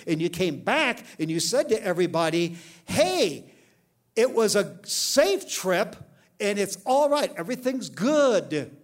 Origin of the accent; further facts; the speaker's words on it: Ireland; It's kind of like I'm an Irishman. I got a thick head.